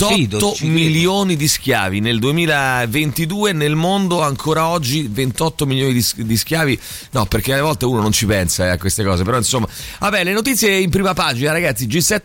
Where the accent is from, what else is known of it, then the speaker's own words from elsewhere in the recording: Rome, Lazio, Italy; Io lo sono di Centocelle. Sono di Centocelle.